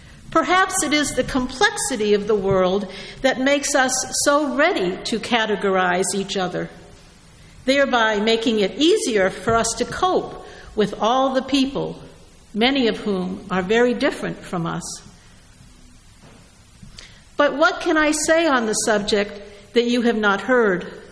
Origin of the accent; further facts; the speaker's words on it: New England, United States; After all, I came from New England, where we are enlightened